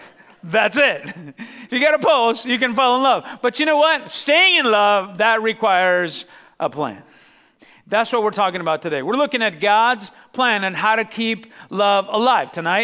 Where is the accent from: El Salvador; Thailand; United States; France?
El Salvador; Listen, I'm Salvadorian. Don't you dare try to compare, all right? Listen, we're some feisty people.